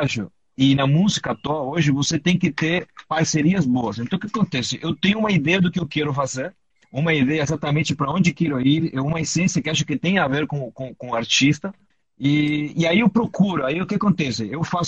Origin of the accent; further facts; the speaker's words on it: Uruguay; Uruguai. uruguaio, caralho.